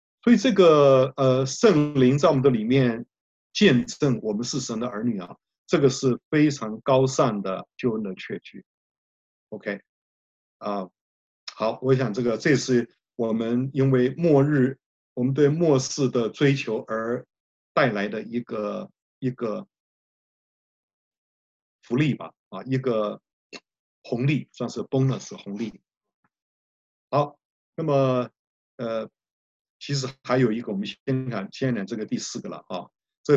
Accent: Keelung, Taiwan; 我小的时候住在基隆暖暖啊，我家就住在基隆河边

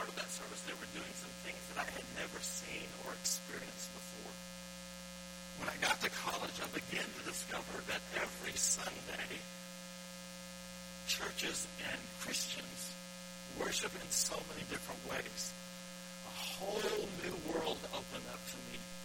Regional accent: Batesville, Arkansas, United States; I grew up going to a small Southern Baptist church in my hometown of Batesville, Arkansas.

